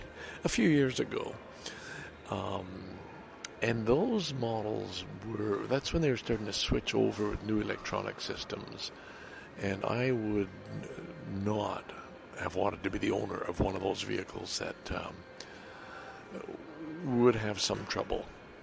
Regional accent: Montreal, Quebec, Canada; Just kind of a contented update from my hometown, Montréal.

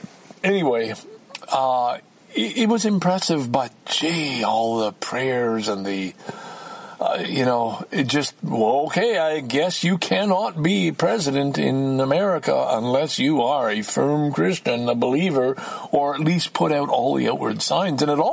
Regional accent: Canada; forgive me, I'm Canadian, not American, should know these things

